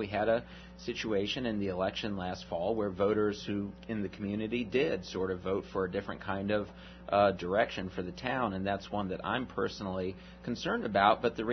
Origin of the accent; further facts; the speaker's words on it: Ann Arbor, Michigan, United States; now in Chapel Hill, United States; I grew up in Ann Arbor, Michigan, and what I always say is I like UNC better than I like U of M